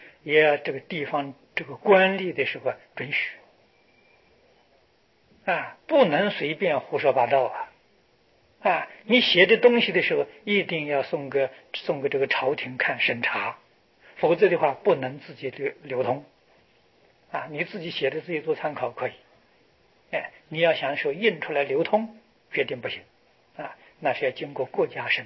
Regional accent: China; 我们中国人念文言文总比外国人方便嘛？

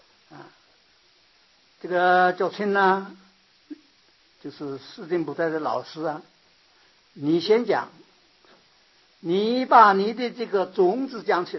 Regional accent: China; 那么因为他这个印度的情同我们中国啊不太同，我们中国人呢、啊、要辩论呢

